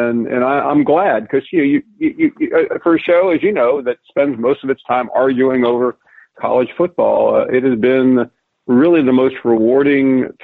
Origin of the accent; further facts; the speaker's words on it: the South, United States; Even though I was born in the South, my parents and even my older sister are all from New York. So I had kind of that rather unusual upbringing.